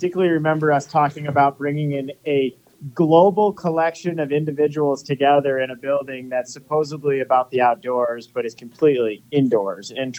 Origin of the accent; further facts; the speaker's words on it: Vermont, United States; now in Reno, United States; I am originally from Vermont, now living out in the Reno, Tahoe area